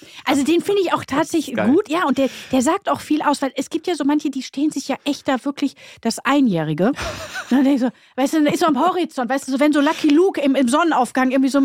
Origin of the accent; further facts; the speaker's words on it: Duisburg, North Rhine-Westphalia, Germany; Ich komme ja aus Duisburg